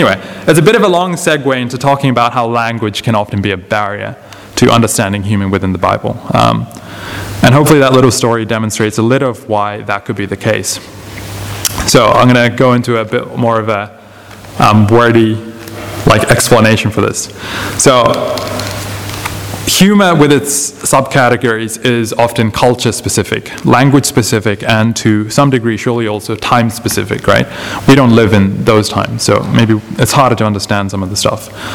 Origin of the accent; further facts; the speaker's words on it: India; first language Malayalam; English is a second language; moved away; We come from India, and Charles and my brother, he's not here, we grew up speaking Malayalam, and then we kind of just started just speaking English when we came here.